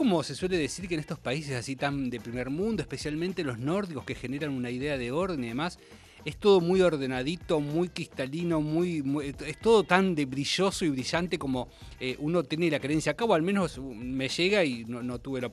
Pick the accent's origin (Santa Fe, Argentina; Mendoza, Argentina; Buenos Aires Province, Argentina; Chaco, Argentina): Buenos Aires Province, Argentina; Bahía Blanca; yo soy de Bahía Blanca, las ciudades de las provincias somos más de ni siquiera avisar y pasamos